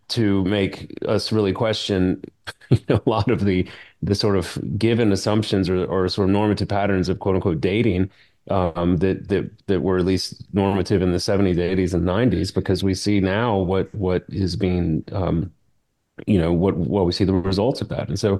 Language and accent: English; Baton Rouge, Louisiana, United States; thank goodness, there was some protective guardrails, at least, growing up in Baton Rouge and sort of Baptistic kind of pre-church culture.